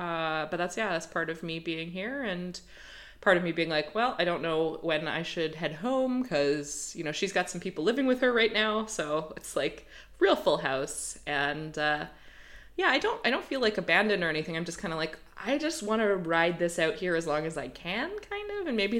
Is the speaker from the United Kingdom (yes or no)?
yes; United Kingdom; That's how I talk now. I'm British.